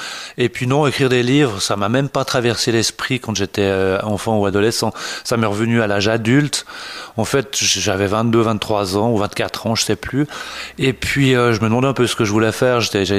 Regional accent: Lausanne, Vaud, Switzerland; À Lausanne.

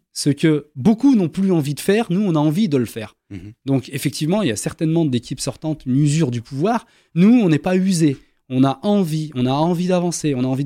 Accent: Vénissieux, Auvergne-Rhône-Alpes, France; Moi, je viens de Vénissieux, par exemple. Vous voyez ? Je viens de Léo Lagrange. Je ne viens pas ni de Caluire, ni de Saint-Fond. Je viens de Vénissieux.

